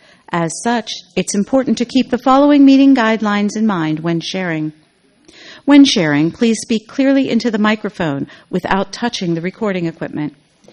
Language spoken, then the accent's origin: English; Fairfax, Virginia, United States; from Fairfax, Virginia.